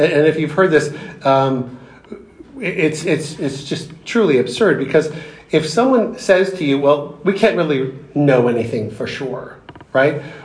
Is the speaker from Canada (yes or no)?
yes; Canada; I'm seeing this in my home country of Canada, where I grew up